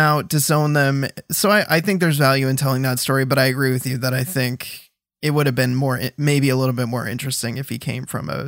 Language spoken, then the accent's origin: English; Ireland; being an Irish person from an Irish Catholic family where someone who's Catholic, I can say Catholics have, or sorry, not currently Catholic, lapsed Catholic, but like, you know, it, being raised Catholic